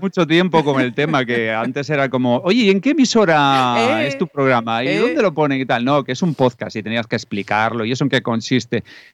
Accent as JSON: {"language": "Spanish", "town": "Pontevedra", "region": "Galicia", "country": "Spain", "tie": "born or raised there", "also_born_or_lived": "Vigo", "moved": "as an adult", "lives_now": "Madrid, Spain", "said": "Absolutamente, soy pontevedrés. Nací en Vigo y ya, o sea, no le tengo cariño a Vigo también, pero le tengo muchísimo más a Pontevedra."}